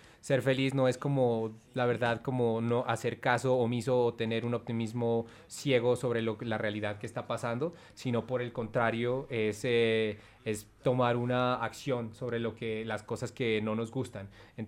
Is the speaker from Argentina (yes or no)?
no; Pasto, Nariño, Colombia; el taxista me dijo, ¿de dónde es usted? Yo le dije, de Pasto.